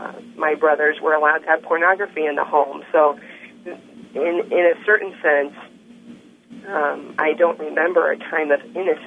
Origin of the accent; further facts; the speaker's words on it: Dayton, Ohio, United States; I grew up in Dayton, Ohio, the great Dayton, Ohio, where I met you, Steve.